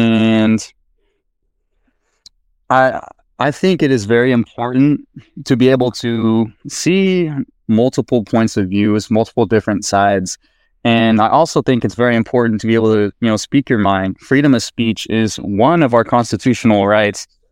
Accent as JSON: {"language": "English", "region": "Washington", "country": "United States", "said": "So first off, I want to say I am from Washington State, and we do not pay a state tax"}